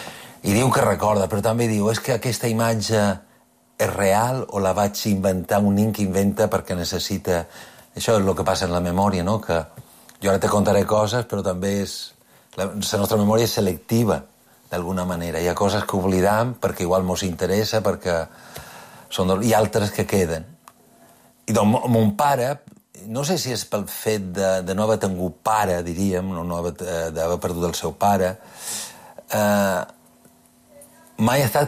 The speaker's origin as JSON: {"language": "Catalan", "town": "Vinaròs", "region": "Valencian Community", "country": "Spain", "tie": "born there", "also_born_or_lived": "Almería / Canary Islands / Andorra", "lives_now": "Palma, Spain", "said": "jo vaig néixer a Vinaròs, que és el Baix Maestràs, però abans d'arribar a Mallorca, la família varen viure a Almeria, que és, ma mare és d'Almeria, a les Illes Canàries, a Andorra, i varen acabar a final a Palma."}